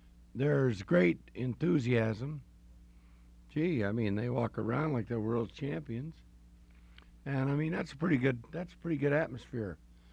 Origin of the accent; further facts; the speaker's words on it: San Diego, California, United States; He's a great kid from San Diego, my hometown.